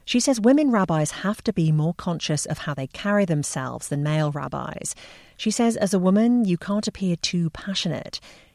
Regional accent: England, United Kingdom; growing up in England, I had never heard that term that I remember.

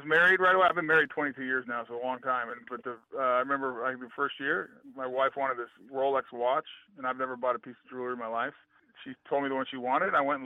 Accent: Colorado, United States; I'm going to say John Elway because he's my favorite ever growing up in Colorado and then getting to play with him in the Pro Bowl.

